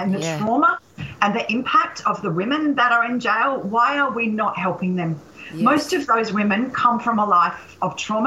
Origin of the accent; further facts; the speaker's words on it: Sandgate, Queensland, Australia; But I still also live in Sandgate.